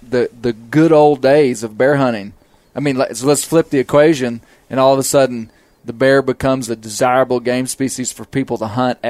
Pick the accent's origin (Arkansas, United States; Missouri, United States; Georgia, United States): Arkansas, United States; I think it's maybe interesting that I'm from Arkansas, a place that people nationally wouldn't know as a bear state.